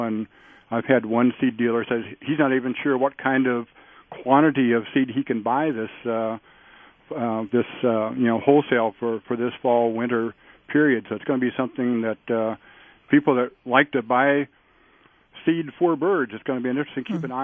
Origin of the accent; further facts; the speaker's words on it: Ohio, United States; I come from Southern Ohio, and I learned it as a pileated, but most people here in Wisconsin seem to call it pileated.